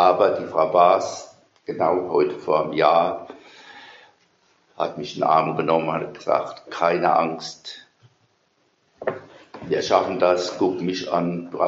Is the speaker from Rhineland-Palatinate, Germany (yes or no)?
yes; Ludwigshafen, Rhineland-Palatinate, Germany; wir sind groß geworden in Ludwigshafen. Ich bin der Heinrichstraße geboren, das Haus steht nicht mehr, da ist jetzt die doppelte Heinrichstraße.